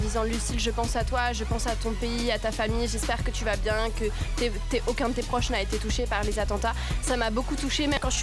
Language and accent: French; France; en tant que française, de vivre tous ces événements, toutes ces attaques à l'étranger